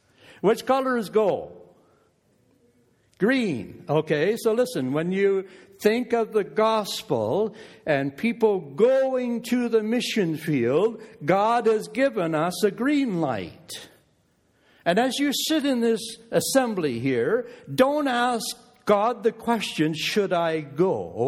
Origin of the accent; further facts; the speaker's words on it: Bancroft, Ontario, Canada; I think of my hometown, Bancroft.